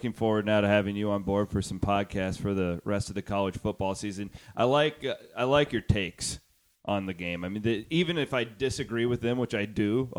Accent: Iowa, United States; I grew up in Southwest Iowa.

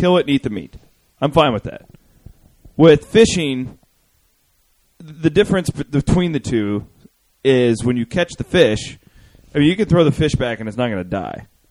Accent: Iowa, United States; I am from Southwest Iowa. Everybody hunts.

